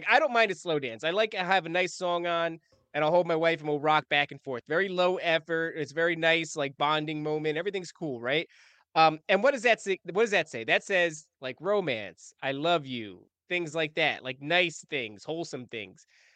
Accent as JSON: {"language": "English", "town": "Elizabeth", "region": "New Jersey", "country": "United States", "tie": "born or raised there", "said": "I used to live in New Jersey. I was raised in Elizabeth and, you know, visited, worked in Newark for a period."}